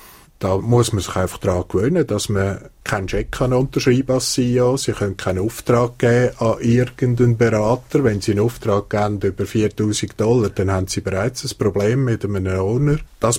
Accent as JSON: {"language": "German", "country": "Switzerland", "said": "wir als Schweizer"}